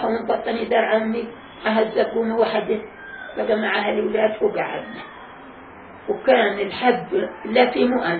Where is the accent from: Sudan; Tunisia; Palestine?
Palestine; moved away; والله العظيم أنا تنهى طلعنا من فلسطين